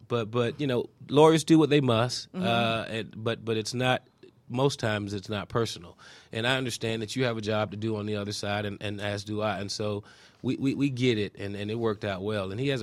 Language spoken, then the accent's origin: English; Miami, Florida, United States; moved away as an adult; also born or lived in Washington, D.C.; now in Atlanta, United States; I'm originally from Miami, Florida. I went to undergrad at Florida A&M University in Tallahassee